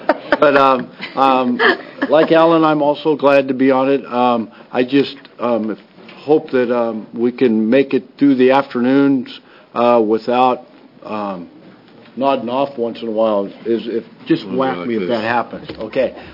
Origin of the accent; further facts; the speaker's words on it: Hood River, Oregon, United States; I'm from Hood River.